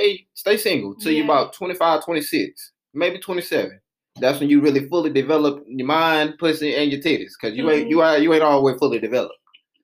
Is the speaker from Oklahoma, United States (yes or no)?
no; Atlanta, Georgia, United States; I got to, I'm from Atlanta.